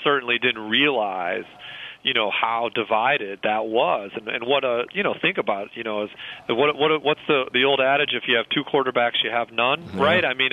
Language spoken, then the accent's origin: English; Chicago, Illinois, United States; I'm a Bulls fan. I grew up in Chicago.